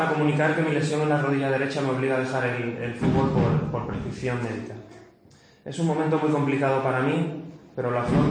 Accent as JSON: {"language": "Spanish", "town": "Badajoz", "region": "Extremadura", "country": "Spain", "said": "He podido jugar en grandes clubes, para mí lo son, como el Badajoz, de mi tierra"}